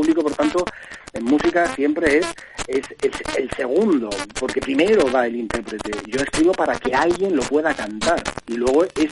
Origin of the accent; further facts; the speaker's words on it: Castilla-La Mancha, Spain; yo soy castellano y es mucha honra, y castellano viejo, castellano nuevo, me da lo mismo, castellano, y encima de La Mancha